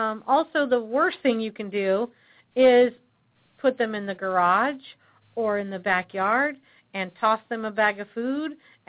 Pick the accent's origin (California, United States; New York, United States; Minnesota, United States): California, United States; I'm going to tell you, I'm from Southern California